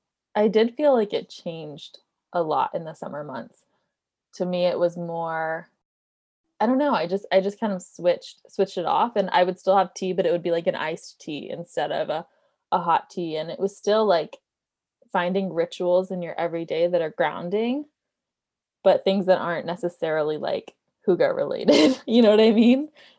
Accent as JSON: {"language": "English", "region": "Florida", "country": "United States", "said": "It's very like cold there, and I'm from Florida, not used to the cold."}